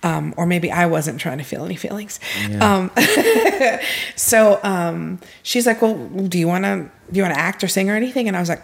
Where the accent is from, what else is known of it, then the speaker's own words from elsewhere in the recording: Gainesville, Florida, United States; also born or lived in Japan; So I grew up in Gainesville, which is a small town in North Central Florida. And I was a Navy brat, so I lived in Japan for 9 years